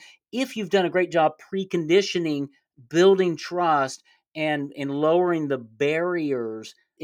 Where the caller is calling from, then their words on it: Little Rock, Arkansas, United States; I am in Little Rock, Arkansas.